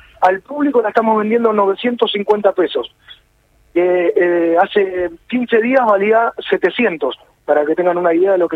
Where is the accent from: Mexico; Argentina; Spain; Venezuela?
Argentina; uno como argentino siempre elige la carne